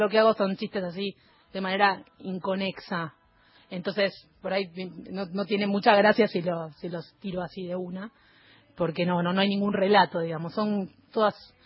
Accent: Buenos Aires, Argentina; Igual siendo porteñas y de las zonas acá en Newbery no fue tan trágico

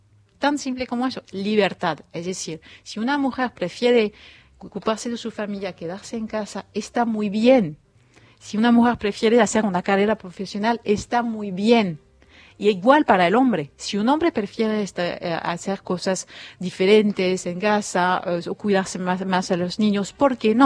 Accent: France; Spanish is a second language; now in Argentina; mi madre está en Francia, que soy francesa

